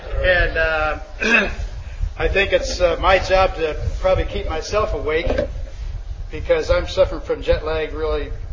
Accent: Westfield, Indiana, United States; I'm from Westfield, Indiana, right north of Indianapolis

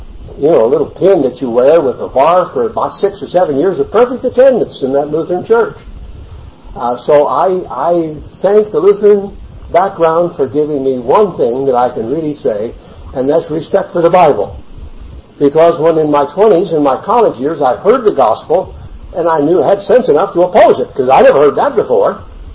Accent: Illinois, United States; also born or lived in Missouri; I was born in the Depression, 1932. My father, his company went bankrupt. He went back to the farm. And so, though I was born in Missouri, we went back to Illinois to survive the Depression.

